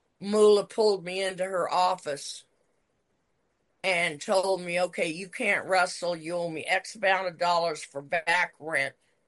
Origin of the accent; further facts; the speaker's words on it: Pacific Northwest, United States; I came from the Pacific Northwest in an era with the likes of Buddy Rose, Roddy Piper, you know, Ed Wiskowski